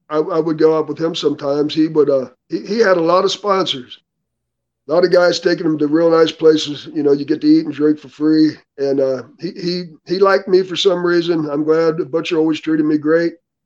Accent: Ohio, United States; because I grew up in Ohio watching the Sheik's territory.

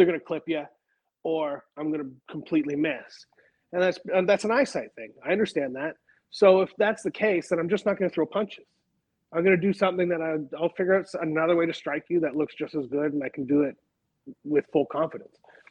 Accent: Canada; Like I'm Canadian

